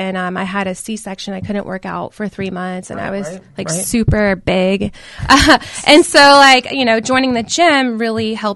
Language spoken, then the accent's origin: English; Naples, Florida, United States; now in Orlando, United States; And I started in my hometown, Naples.